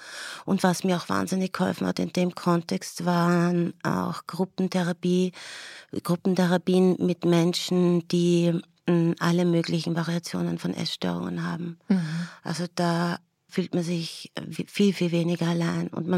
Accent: Austria; weil bei uns in Österreich dass immer noch ein bisschen wie ein Stiefkind behandelt wird

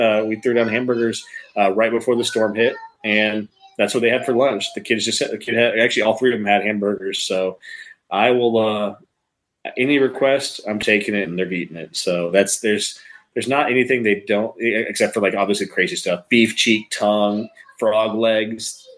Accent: Houston, Texas, United States; But I mean, I grew up in Houston. Don't hold it against me. I am an Astros fan.

